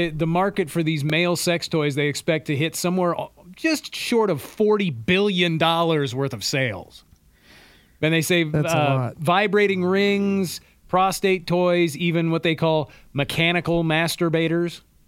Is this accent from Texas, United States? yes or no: no; Toledo, Ohio, United States; born there; Dude, I was born in Toledo.